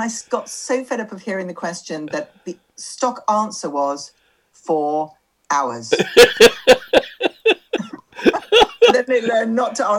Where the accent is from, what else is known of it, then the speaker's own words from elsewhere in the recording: Midlands, United Kingdom; now in London, United Kingdom; even though I come from the Midlands, I feel very much as if London is my home now.